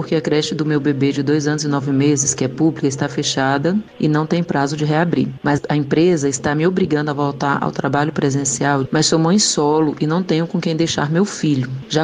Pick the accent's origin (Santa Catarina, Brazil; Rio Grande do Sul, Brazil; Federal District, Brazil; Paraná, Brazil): Federal District, Brazil; Brasília; sou de Brasília, Distrito Federal.